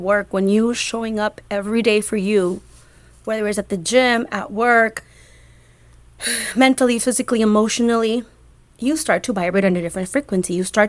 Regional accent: United States; I'm ashamed to say that I'm an American right now.

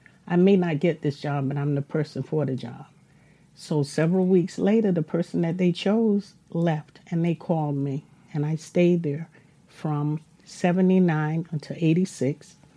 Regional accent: the South, United States; I'm a Southerner. I don't pronounce words the same as a Northern person.

